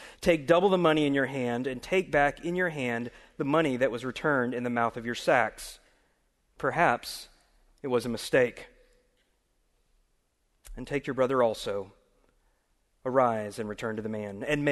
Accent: Dallas, Texas, United States; Growing up in Dallas, I really wasn't sure that there was anything beyond the county line of Dallas

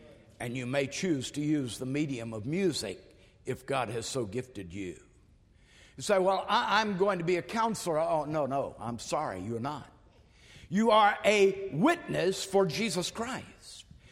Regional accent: Texas, United States; I'm a patriot. I'm even more than that. I'm a Texan.

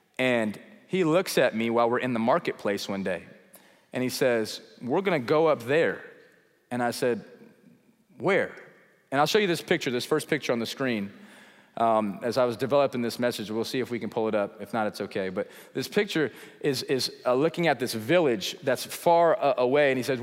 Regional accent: United States; well, I'm from America. I'm a teacher of the Bible in the States

